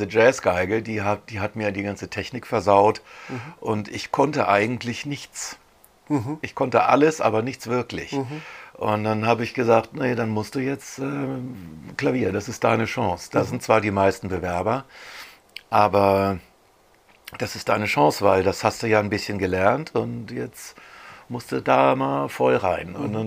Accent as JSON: {"language": "German", "region": "Hamburg", "country": "Germany", "said": "ich bin ja Hamburger, ich habe Familie und Freunde"}